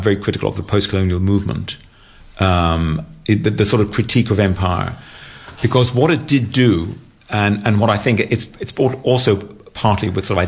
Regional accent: Ireland; I grew up in Ireland, and it was very, at times, very nationalistic, and the sort of discourse was very nationalistic and very anti-British.

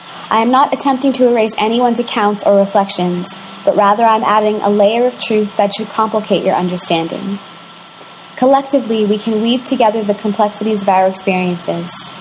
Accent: Toronto, Ontario, Canada; also born or lived in Trinidad; I was born in Trinidad, raised in Toronto.

